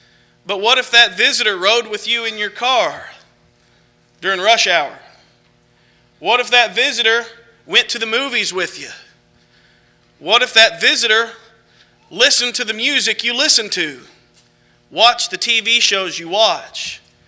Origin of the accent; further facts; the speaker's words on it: Arkansas, United States; Now, I'm from Arkansas, and I'm not very good at math